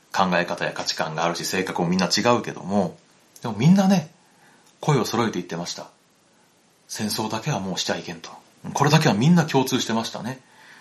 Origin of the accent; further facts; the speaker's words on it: Hiroshima, Japan; 僕は広島の出身なので、広島のね、小学校とか中学校では、この時期、夏休みでもね、学校に集まって平和教育っていうのを受けるんですよ。